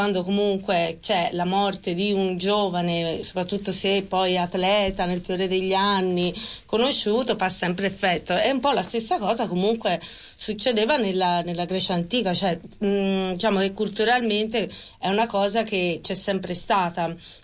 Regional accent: South Italy, Italy; now in North Italy; Io sono venuta apposta al nord

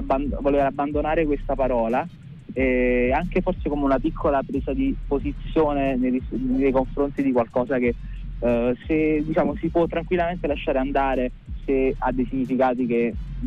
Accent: Campania, Italy; accent: Neapolitan; siamo anche contenti di far conoscere il nostro dialetto, che poi chi lo considera lingua, chi dialetto, per me è una lingua

